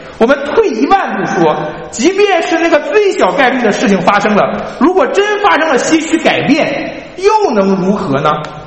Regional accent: China; now in United States; 我们今天在美国还平安还稳妥的这样的一个节气当中，我们有没有关心在世界的那一边我们故乡中国的新闻

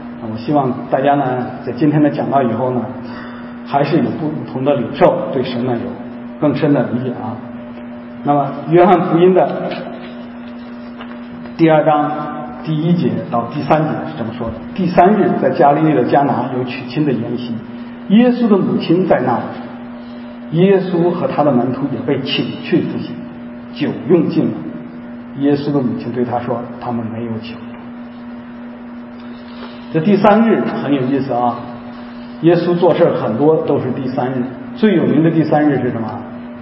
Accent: Henan, China; 跟现在我们这个有些那个大城市的人，特别上海人看不起我们河南人一样

